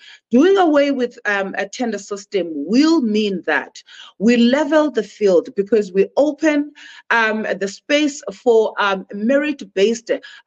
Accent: Bizana, Eastern Cape, South Africa; I am a South African born in the a place called Bizana. It's a small town in the Eastern Cape. I grew up there, and I originally emerged from the Eastern Cape.

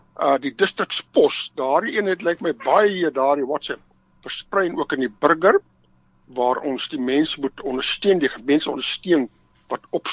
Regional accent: Pretoria, Gauteng, South Africa; Ja, ek het eintlik in Pretoria groot geword, daar by Pretoria Oos Laerskool skool gegaan in Afrikaans oor seenskool.

